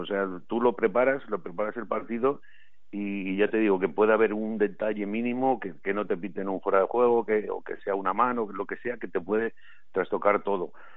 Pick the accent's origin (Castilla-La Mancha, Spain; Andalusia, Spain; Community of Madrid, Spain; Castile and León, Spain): Community of Madrid, Spain; Madrid; Soy de Madrid, ¿no?